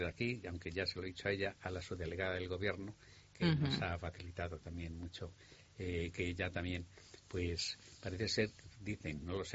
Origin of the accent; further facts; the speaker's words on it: Madrid, Community of Madrid, Spain; Pues yo digo, soy español, soy madrileño, pero quiero mucho a Extremadura.